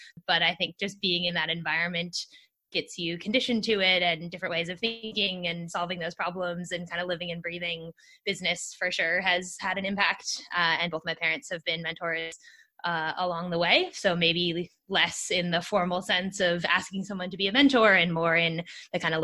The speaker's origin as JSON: {"language": "English", "region": "California", "country": "United States", "tie": "born or raised there", "said": "And so I grew up in Silicon Valley and that culture of asking for and help and having access to people who've gone in before you and done it before is something I grew up with."}